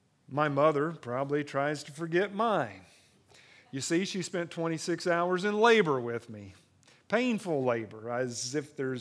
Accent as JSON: {"language": "English", "town": "Danville", "region": "Kentucky", "country": "United States", "tie": "born there", "said": "See, when I was born in Danville, Kentucky on May 30th, 1969"}